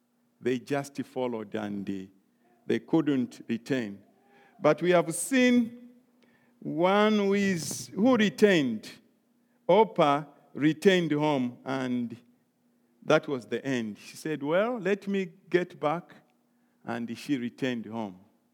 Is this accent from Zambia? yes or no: yes; Zambia; English is a second language; As we are coming from Zambia and Africa, I was thinking the church has asked me to go and speak.